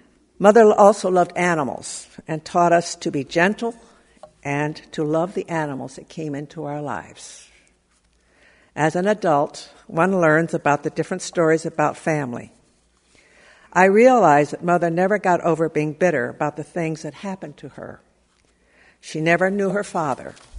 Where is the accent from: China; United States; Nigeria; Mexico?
Mexico; Growing up in Mexico, the people were warm and caring, deeply religious, and mostly very poor.